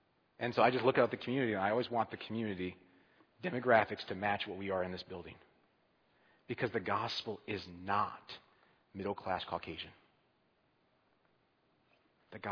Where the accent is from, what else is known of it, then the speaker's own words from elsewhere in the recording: Pennsylvania, United States; also born or lived in Georgia; I mentioned I went to high school in Georgia. I grew up in Pennsylvania. Went to Georgia. There was some culture shock. They talk different.